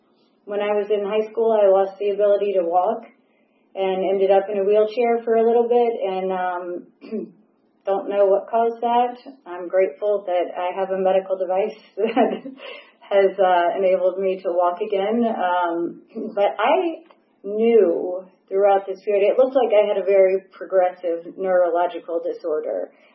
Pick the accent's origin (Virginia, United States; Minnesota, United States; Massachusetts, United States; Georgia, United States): Georgia, United States; Atlanta; I grew up in Atlanta. I loved my life. I had a great childhood.